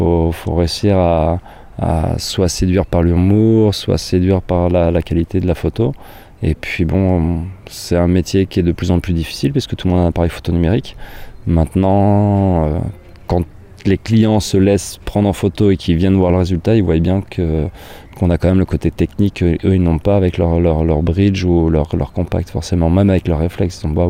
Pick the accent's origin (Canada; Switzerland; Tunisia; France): France; pour moi ça a été une très bonne expérience pour arrêter de me plaindre entre guillemets en tant que français